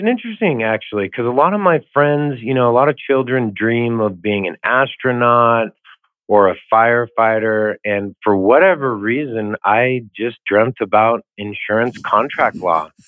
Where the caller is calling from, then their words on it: Bozeman, Montana, United States; And I'm coming from the great state of Montana, Bozeman, Montana.